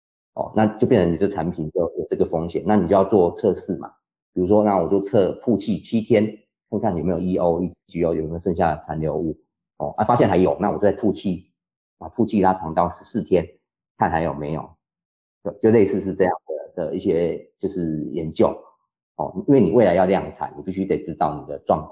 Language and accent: Chinese; Taiwan; 其实那个逻辑是我们台湾人，比如说台湾人就是受到什么检验